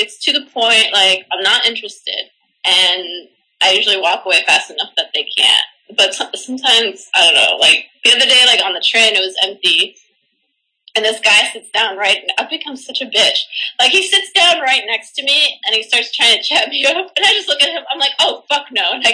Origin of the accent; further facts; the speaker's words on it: Miami, Florida, United States; because growing up in Miami, I got hit on more when I was 15 than at any other point I lived there.